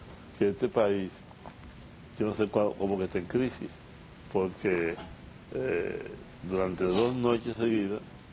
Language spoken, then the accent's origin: Spanish; San Francisco de Macorís, Duarte, Dominican Republic; Yo estuve en San Francisco de Macorís, que es mi pueblo, yo nací ahí.